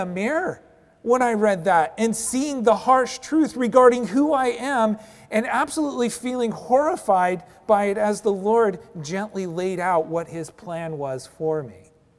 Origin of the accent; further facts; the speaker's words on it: Bishop, California, United States; And we knew what mules were because I grew up in Bishop, California, the mule capital of the world.